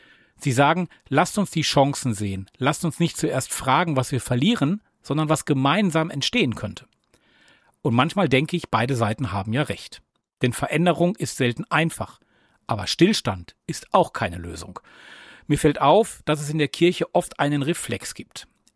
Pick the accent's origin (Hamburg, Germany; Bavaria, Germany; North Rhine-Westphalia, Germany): North Rhine-Westphalia, Germany; Recklinghausen; Für meine Heimatstadt Recklinghausen und die Nachbarstadt Herten ist ein gemeinsamer pastoraler Raum ebenfalls vorgesehen.